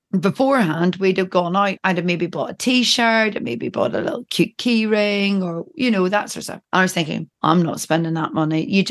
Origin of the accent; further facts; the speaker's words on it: United Kingdom; But then, although we're British, we're not terribly good at queuing